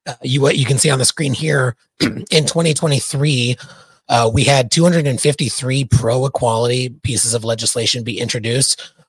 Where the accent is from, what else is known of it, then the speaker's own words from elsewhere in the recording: Arizona, United States; We luckily, because I'm from Arizona, we have a really strong pro-equality governor there in Katie Hobbs.